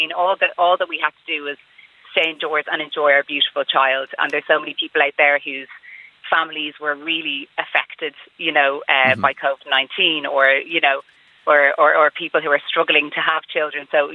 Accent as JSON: {"language": "English", "town": "Dublin", "region": "Leinster", "country": "Ireland", "accent": "Scouse"}